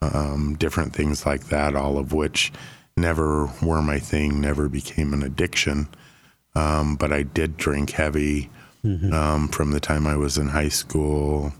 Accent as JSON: {"language": "English", "town": "Glendive", "region": "Montana", "country": "United States", "tie": "born or raised there", "said": "Born and raised in Glendive, Montana."}